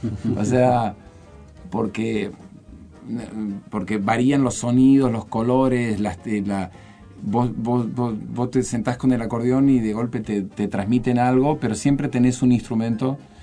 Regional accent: Argentina; No, yo me siento argentino 100%.

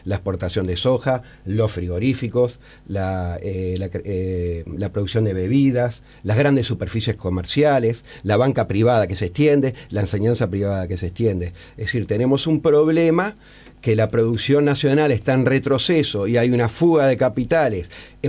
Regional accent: Uruguay; Somos nosotros los uruguayos los que debemos establecer qué cosas se deben enseñar

